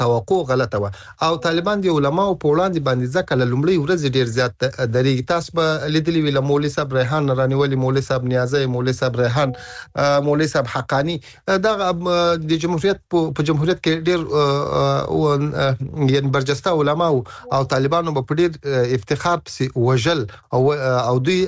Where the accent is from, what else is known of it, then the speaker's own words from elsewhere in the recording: Ghazni, Afghanistan; زه د غزنی ولایت یم.